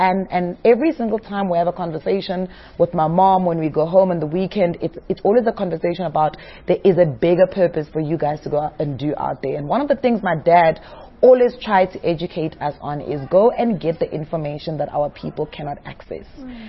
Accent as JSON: {"language": "English", "town": "Bushbuckridge", "region": "Mpumalanga", "country": "South Africa", "tie": "born or raised there", "said": "So when I was growing up, so we grew up in Bushbuck Ridge."}